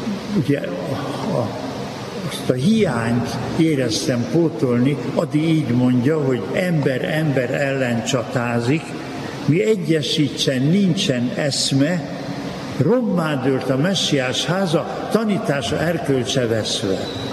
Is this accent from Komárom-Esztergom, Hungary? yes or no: yes; Almásfüzitő, Komárom-Esztergom, Hungary; born there; ott Almásfüzitőn, ahol születtem, ott a papbácsik minden vasárnap jött ki a szomszéd faluból, kis település, gyártelep az a Füzitő